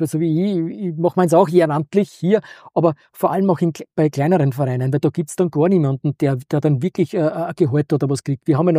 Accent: Austria; Bei uns in Österreich.

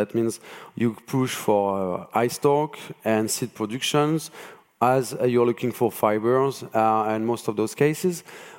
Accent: France; English is a second language; So as I'm French, as you could probably hear from my accent

